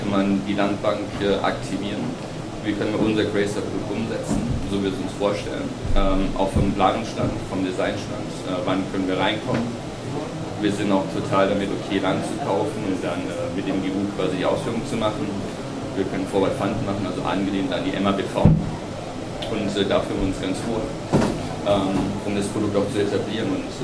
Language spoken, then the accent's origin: German; Germany; Und bin ich Deutsche, aber ich habe eine relativ gute Wahrnehmung, dass jetzt ein gutes Momentum ist, in Deutschland zu investieren